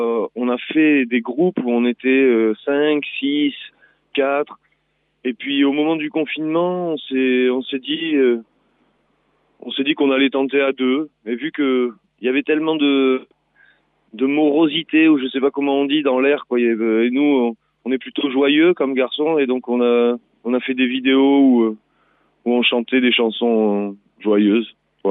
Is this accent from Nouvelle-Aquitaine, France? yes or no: yes; Sare, Nouvelle-Aquitaine, France; Enfin, moi, j'ai grandi à Sarre.